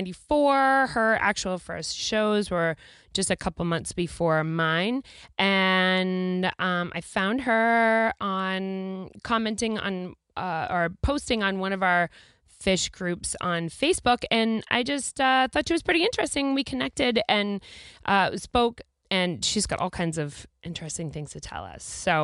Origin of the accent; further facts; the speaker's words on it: New Jersey, United States; I'm from Jersey.